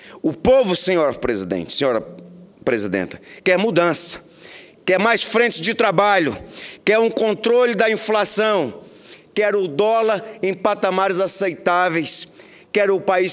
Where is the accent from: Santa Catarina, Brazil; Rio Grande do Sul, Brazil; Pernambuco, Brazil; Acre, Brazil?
Acre, Brazil; Eu venho do estado do Acre e sou o senador mais jovem da história do Senado Federal.